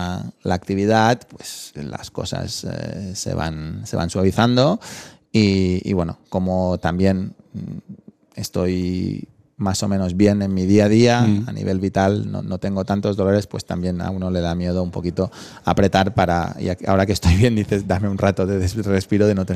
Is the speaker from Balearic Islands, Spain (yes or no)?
yes; Balearic Islands, Spain; como buen mallorquín, pues me interesa el tema del turismo